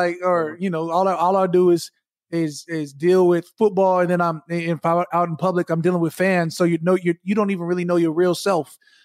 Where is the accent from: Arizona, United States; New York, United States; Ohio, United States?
Arizona, United States; You know I'm from Arizona, so that's what I'm saying. That hot sausage was not on no platter. You could get chorizo.